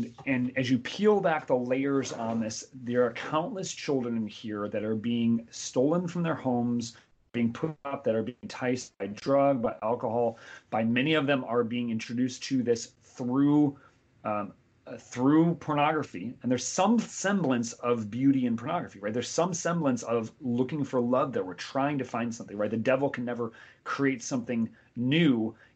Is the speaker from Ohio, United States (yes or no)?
yes; Cleveland, Ohio, United States; I'm from Cleveland